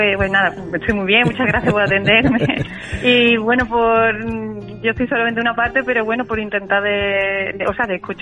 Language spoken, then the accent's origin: Spanish; Gelves, Andalusia, Spain; now in Marchena, Spain; soy de Helves de toda la vida, mi familia es de allí, yo me considero de allí. O sea, que lo que pasa que, pues la vida me ha puesto aquí ahora mismo en Marchena.